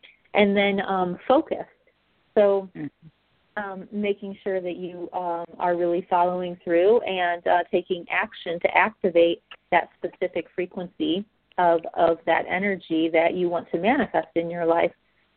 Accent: Ohio, United States; Patricia, you know, I'm from Ohio, and I have my undergrad in Baldwin-Wallace, so I'm very, very familiar with the area

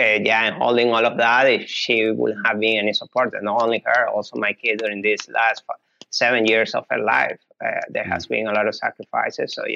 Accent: Venezuela; English is a second language; So I'm originally from Venezuela. That's in South America.

